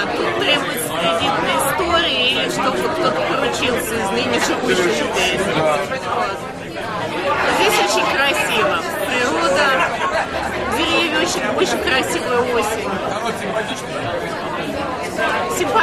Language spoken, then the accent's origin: Russian; Moscow, Russia; accent: Moscow; now in United States; Ну, произношение у меня московское, мне так говорят.